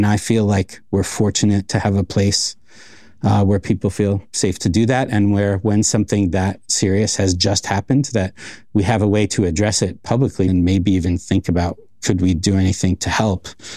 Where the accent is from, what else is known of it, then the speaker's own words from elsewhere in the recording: New York, United States; Because I'm from New York, 24 hours a day, there are people everywhere.